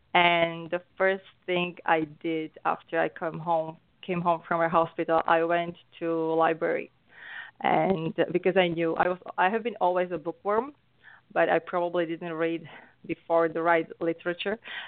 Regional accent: Slovakia; English is a second language; moved away as an adult; I'm from Europe. I'm coming from a small but beautiful country, Slovakia, so Central Europe. So that explains my accent. And I came to North America around 16 years ago.

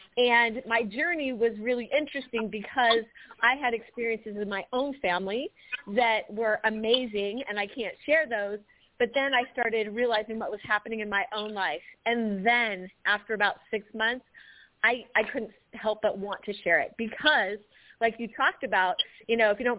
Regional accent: San Clemente, California, United States; I'm from San Clemente, California.

